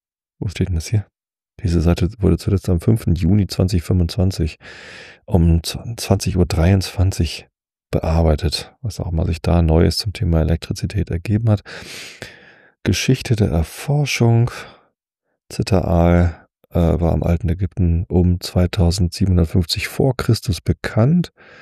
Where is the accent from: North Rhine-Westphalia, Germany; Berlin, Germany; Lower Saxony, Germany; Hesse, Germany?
Lower Saxony, Germany; Ich bin immerhin hier am Westrand der Lüneburger Heide aufgewachsen.